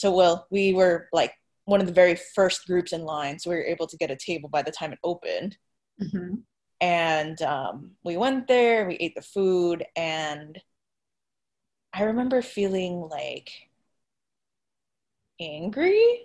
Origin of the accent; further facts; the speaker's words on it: Philippines; I'm Filipino, so I'm really picky about the stuff.